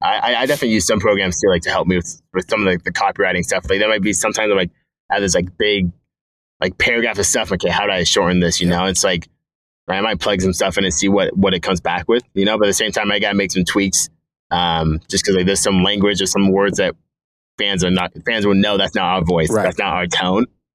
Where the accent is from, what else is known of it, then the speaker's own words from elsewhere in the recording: Pacific Northwest, United States; Like, obviously, I grew up in the Pacific Northwest